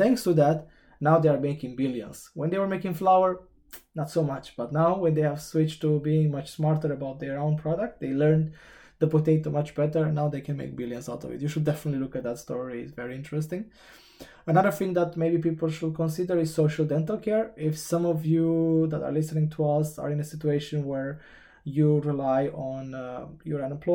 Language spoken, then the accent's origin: English; Romania; English is a second language; moved away as an adult; What I noticed in comparison with, let's just say, my home country, in terms of dentists is that the materials, the machines they have here, they're quite higher quality or next level than what I found in Romania, for example.